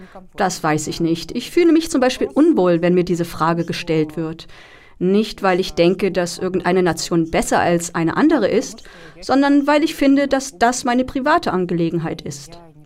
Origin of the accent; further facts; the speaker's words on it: Russia; German is a second language; schon von klein auf Russisch. Ich bin mit der russischen Kultur durchtränkt und sehe mich global gesehen als Russin.